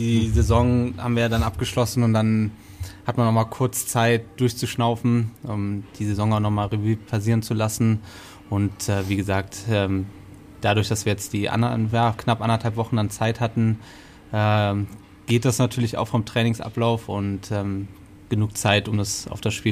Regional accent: Cologne, North Rhine-Westphalia, Germany; born there; now in Rosenheim, Germany; geboren in Köln, 30 Jahre alt, wie du schon gesagt hast, seit kurzem jetzt in Rosenheim

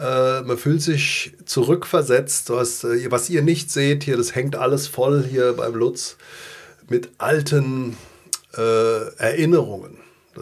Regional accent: Langen, Hesse, Germany; also born or lived in Offenbach; in Offenbach gleich geboren. Aber ich glaube, ich bin aufgewachsen in Langen, knapp hinter der Grenze des Kreises Offenbach aus Darmstadt raus. Kommt noch Egelsbach dazwischen, aber in Langen bin ich aufgewachsen.

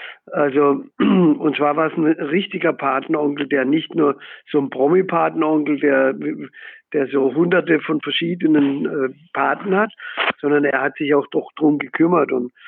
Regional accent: Frankfurt, Hesse, Germany; ich bin aus Frankfurt, ich bin im Büro in Frankfurt

